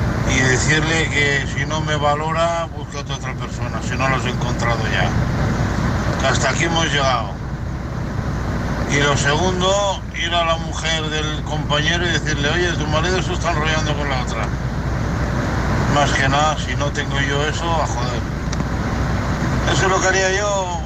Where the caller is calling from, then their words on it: Alicante, Valencian Community, Spain; de Alicante